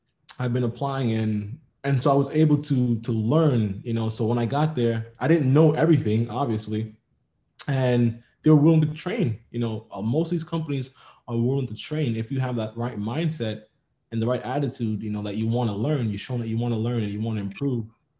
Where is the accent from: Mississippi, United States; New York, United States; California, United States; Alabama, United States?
New York, United States; New York City; I'm from New York City, but I was applying all across the country.